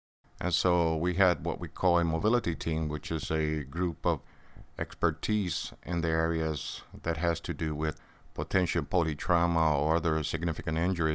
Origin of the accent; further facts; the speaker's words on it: Puerto Rico; also born or lived in Munich, Germany / Hawaii; I was born in Munich, Germany. And after a few years, well, we traveled to Hawaii and various states of the United States, and ultimately I ended in Puerto Rico at the end, approximately about the age of 6 or 7. And after that, I was basically raised there.